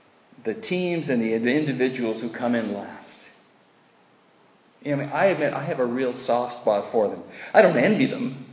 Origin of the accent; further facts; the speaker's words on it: England, United Kingdom; some of it was his particular upbringing. He carried the burdens of us being English.